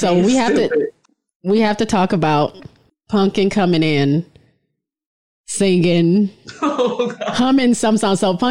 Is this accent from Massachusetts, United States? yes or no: no; Michigan, United States; I'm the only one from not in Texas. I'm from Michigan. So I'm with all these Texas girls the whole time.